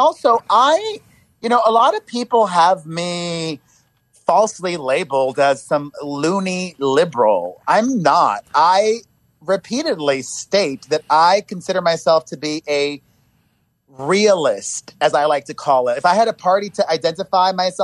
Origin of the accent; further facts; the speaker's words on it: Miami, Florida, United States; You know, I grew up in Miami, where most of the people that live there are registered Republicans and conservatives.